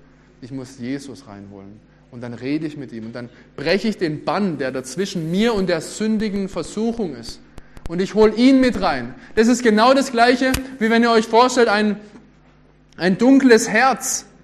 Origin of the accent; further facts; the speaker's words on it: Baden-Württemberg, Germany; Und ich bin ja auch ein Schwabe und Schwaben denken vielleicht manchmal auch anders